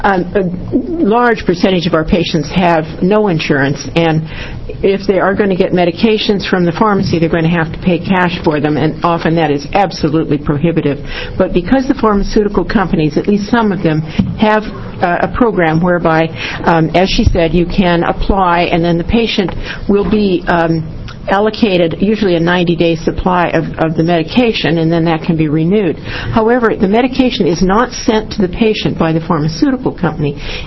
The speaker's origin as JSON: {"language": "English", "town": "Portland", "region": "Oregon", "country": "United States", "said": "I'm from Portland, Oregon, and I'm a women's health nurse practitioner."}